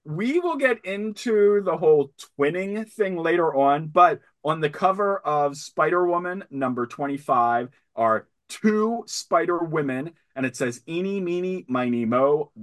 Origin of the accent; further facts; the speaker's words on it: Spring Grove, Pennsylvania, United States; I grew up in Spring Grove, Pennsylvania. Every summer there was a street fair, and Spring Grove was such like a small sleepy town.